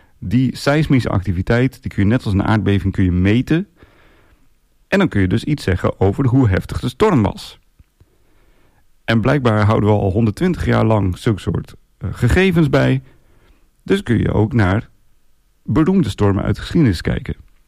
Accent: Assen, Drenthe, Netherlands; moved away; Toen ik in Utrecht woonde, of in de buurt van Utrecht, ik woonde in Zeist, reed ik vaak naar mijn moeder toe, die in Assen woont, in Assen-Drenthe, waar ik ook ben geboren en getogen.

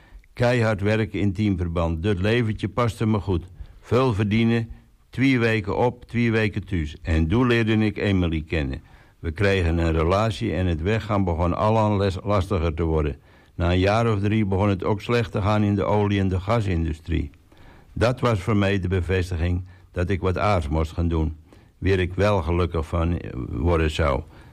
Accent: Texel, North Holland, Netherlands; ik ben 32 jaar oud en ik kom van Texel.

